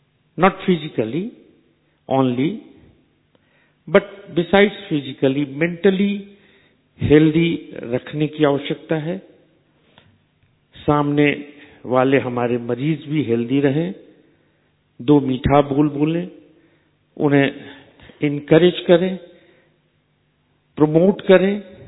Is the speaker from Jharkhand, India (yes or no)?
yes; Sahibganj, Jharkhand, India; साहिबगंज झारखंड का रहने वाला हूं